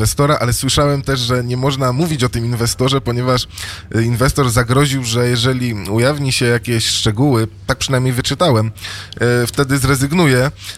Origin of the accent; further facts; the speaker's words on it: Kraków, Lesser Poland, Poland; jestem z Nowej Huty, więc kibicuję również Hutnikowi.